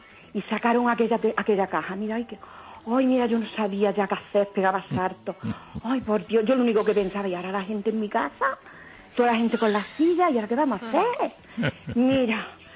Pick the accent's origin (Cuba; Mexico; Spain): Spain; Guadix, Andalusia; yo soy de Granada y entonces resulta que la televisión y yo nacimos al mismo tiempo.